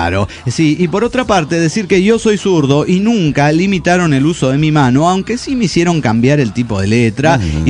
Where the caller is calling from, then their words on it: Montería, Córdoba, Colombia; de Montería, Colombia.